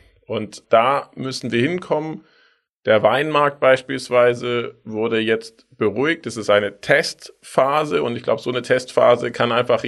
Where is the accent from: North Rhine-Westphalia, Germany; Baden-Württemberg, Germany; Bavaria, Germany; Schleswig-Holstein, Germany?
Baden-Württemberg, Germany; Tübingen; Ich bin in Tübingen aufgewachsen, da gab es den 5-Minuten-Bus-Takt und wir sind nur Bus gefahren.